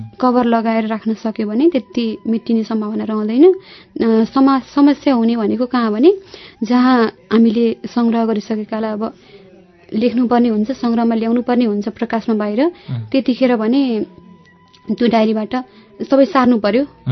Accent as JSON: {"language": "Nepali", "region": "Gandaki Province", "country": "Nepal", "tie": "born or raised there", "lives_now": "Kathmandu, Nepal", "said": "मेरो घर स्याङ्जा।"}